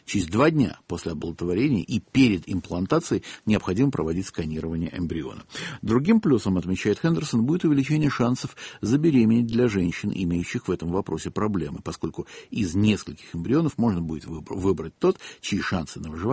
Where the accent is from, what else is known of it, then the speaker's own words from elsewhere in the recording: Saint Petersburg, Russia; а я петербуржец.